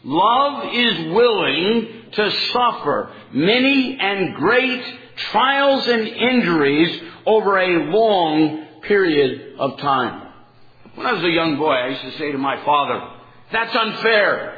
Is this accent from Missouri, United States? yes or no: no; California, United States; also born or lived in South; I was born in the South, but pretty much raised in California.